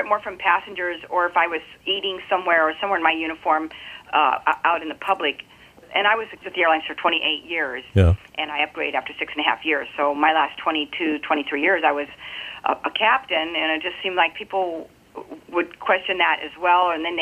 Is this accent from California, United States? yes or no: yes; San Carlos, California, United States; I got kind of hornswoggled to run for this Miss San Carlos, which is my hometown